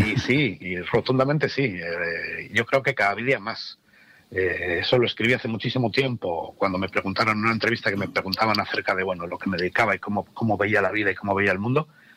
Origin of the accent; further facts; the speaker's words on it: Spain; moved away; incluso cuando me fui de España a vivir fuera, estuve durante muchísimos años tocando